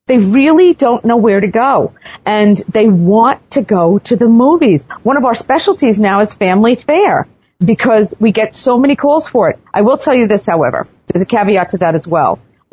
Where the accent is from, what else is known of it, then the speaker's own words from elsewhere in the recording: New York, United States; I'm from New York. I have F in my DNA, right? In New York, we use the F word like it's a comma.